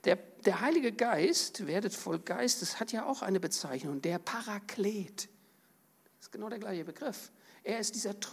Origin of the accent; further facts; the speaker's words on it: Germany; Wir sind als Deutsche, um mal nochmal da anzusetzen, wir sind bekannt dafür, dass wir ein sehr ausgeprägtes analytisches Denken haben.